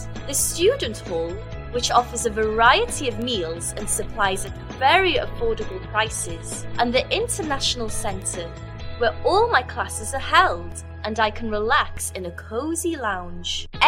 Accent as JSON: {"language": "English", "country": "Canada", "lives_now": "Tokyo, Japan", "said": "from Canada. I came to the University of Tokyo to learn the Japanese language 8 months ago. Only 2 months remain until I have to return to Canada."}